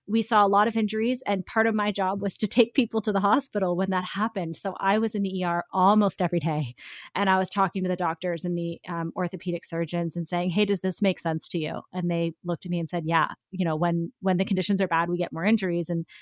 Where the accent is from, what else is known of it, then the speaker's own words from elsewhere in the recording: Canada; I'm from Canada.